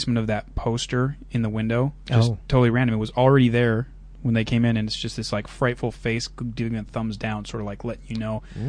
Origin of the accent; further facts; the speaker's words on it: Kentucky, United States; I grew up in Kentucky when I was a little kid, so right.